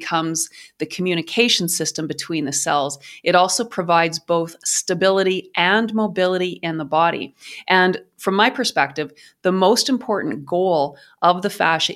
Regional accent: Canada; I'm Canadian, and that might be why.

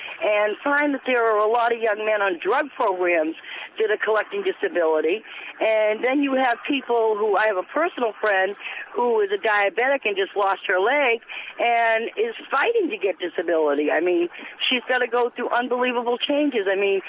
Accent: Boston, Massachusetts, United States; I'm from Boston, Massachusetts

